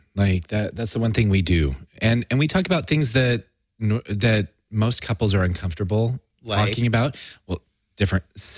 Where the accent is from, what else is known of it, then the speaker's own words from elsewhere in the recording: Utah, United States; I grew up in Utah and my family didn't have a lot of money and that was our vacation.